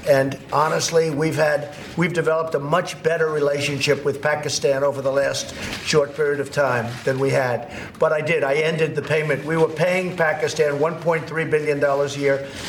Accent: New York City, New York, United States; I come from New York City. I love New York City.

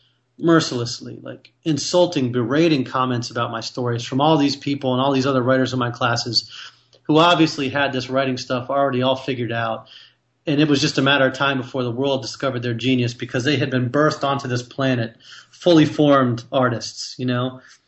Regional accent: Florida, United States; And like, I grew up in South Florida in the 80s, you know, during the Cold War. My parents were in Florida during the Cuba Missile Crisis.

